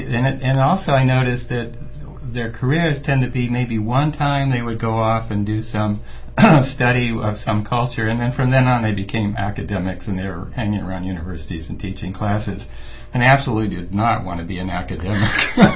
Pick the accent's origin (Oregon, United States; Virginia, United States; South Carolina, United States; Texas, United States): Texas, United States; El Paso; moved away; I grew up. I was born and raised in El Paso, Texas. So that was quite a transition and a culture shock.